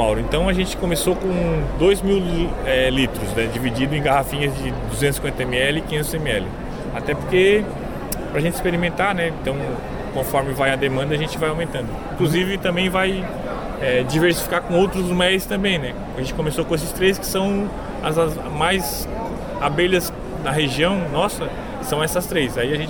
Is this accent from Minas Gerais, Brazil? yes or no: no; Santa Catarina, Brazil; A gente é de Sara, exatamente, capital catarinense do mel, por coincidência.